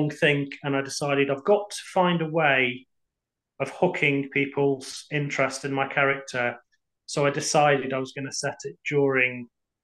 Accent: England, United Kingdom; also born or lived in Scotland; I lived altogether for 15 years in Scotland, even though I'm from England, I'm English, but I moved up to Scotland in 2003 and lived there until 2018.

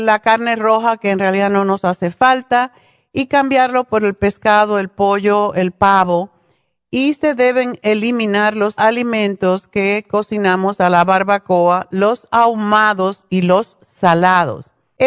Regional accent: Cuba; sobre todo porque somos cubanas

